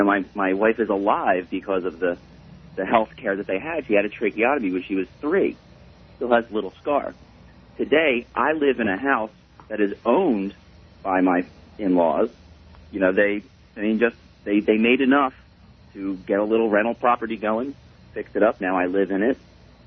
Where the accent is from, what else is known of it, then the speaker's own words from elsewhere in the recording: Philadelphia, Pennsylvania, United States; I grew up in Philadelphia, which was depressing as I grew up